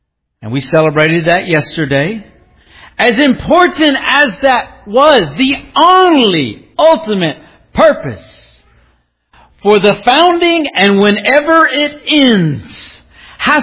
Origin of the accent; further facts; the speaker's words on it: Alabama, United States; Because I'm just like you. I grew up in Alabama. I grew up with a lot of patriotism in my family.